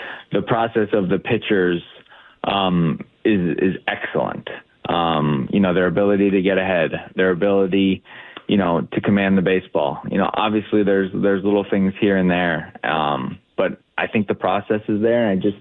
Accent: Florida, United States; I grew up in South Florida. Like, that's probably my favorite place to go back and visit.

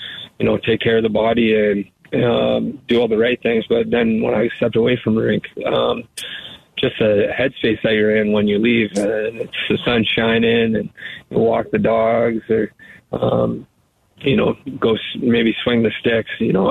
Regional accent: Minnesota, United States; I grew up here in Minnesota, basically, and going to leave a lot of good friendships behind

